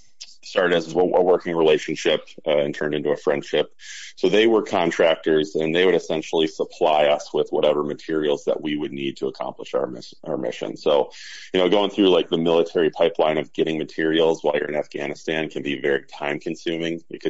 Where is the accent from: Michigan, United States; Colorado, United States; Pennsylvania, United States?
Michigan, United States; Ann Arbor; so I grew up a local guy here in Michigan, growing up in Ann Arbor and then going to Eastern Michigan.